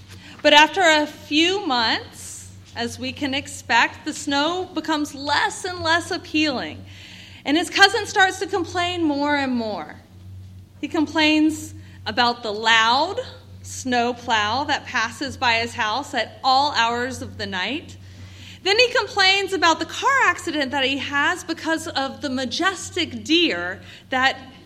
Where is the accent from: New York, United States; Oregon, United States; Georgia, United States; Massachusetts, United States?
Georgia, United States; Atlanta; now in New Jersey, United States; I grew up in Atlanta, Georgia, a hot and humid place with no shortage of mosquitoes, where it almost never snows.